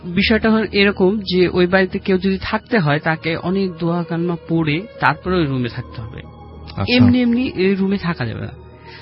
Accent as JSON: {"language": "Bangla", "town": "Rajshahi", "region": "Rajshahi Division", "country": "Bangladesh", "said": "সবাই জানে যে আমি রাজশাহী থেকে এসেছি."}